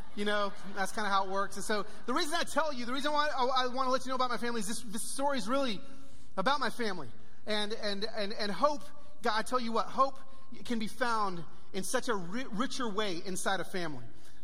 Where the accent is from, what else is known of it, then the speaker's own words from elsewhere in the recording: Pico Rivera, California, United States; born there; now in Nashville, United States; I do live in Nashville, Tennessee, but I don't hail from Nashville, Tennessee. I was born in East LA in Pico Rivera.